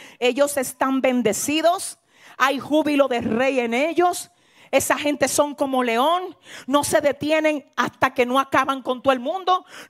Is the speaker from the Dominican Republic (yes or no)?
yes; San Francisco de Macorís, Duarte, Dominican Republic; born there; estando en San Francisco de Macorís, una ciudad de aquí de mi República Dominicana donde yo nací